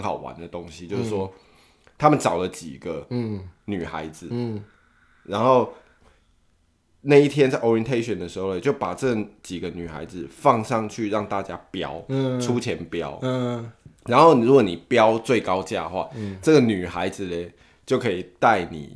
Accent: Vancouver, British Columbia, Canada; now in Toronto, Canada; 我就因为我从温哥华来多伦多读大学嘛

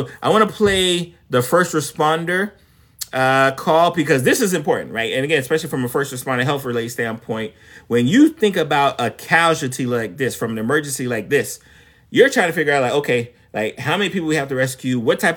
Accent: Florida, United States; And I'm from South Florida, so I'm not necessarily familiar with the Baltimore area.

